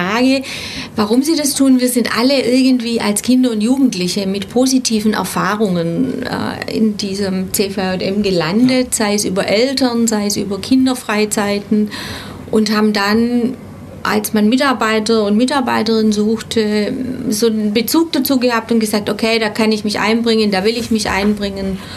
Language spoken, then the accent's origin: German; Ulm, Baden-Württemberg, Germany; born there; Ich komme aus Ulm, bin hier geboren